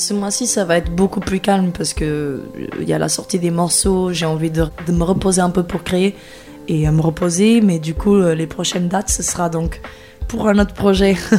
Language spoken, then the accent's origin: French; Portugal; French is a second language; now in France; je suis portugaise de base. Je suis arrivée en France en 2012. Je me retrouve en France aujourd'hui